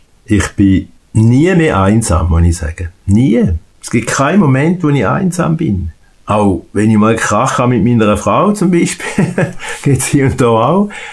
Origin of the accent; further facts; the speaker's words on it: Birwinken, Thurgau, Switzerland; accent: Thurgau; Also, ich bin ein typischer Thurgauer, man merkt das schon an meiner Sprache. Ich bin in Bierwinken aufgewachsen, bin Bürger von Bierwinken und wohne jetzt wieder in Bierwinken. Bin eigentlich immer im Thurgau gewesen, außer während meinem Studium. Bin verheiratet